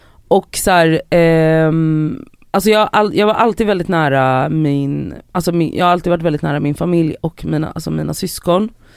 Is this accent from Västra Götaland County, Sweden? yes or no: yes; Gothenburg, Västra Götaland County, Sweden; Jag är då uppvuxen i Biskopsgården i Göteborg.